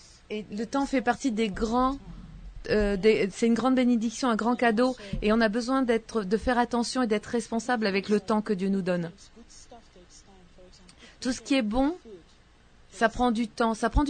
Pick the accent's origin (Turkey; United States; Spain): Turkey; Istanbul; Vous savez que je suis turque d'Istanbul.